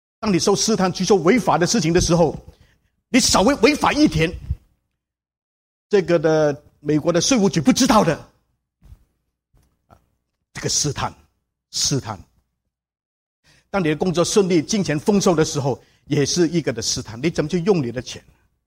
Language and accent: Chinese; China; 他说，他要找我，因为我是中国人。他说他要我发展华人部，在华人教会当中来普遍读经的这个事情。